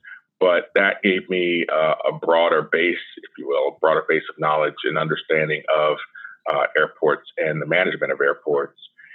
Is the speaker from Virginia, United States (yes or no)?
no; Harrisburg, Pennsylvania, United States; I had the opportunity to participate in a co-op in my senior year of high school at my hometown airport, Harrisburg International.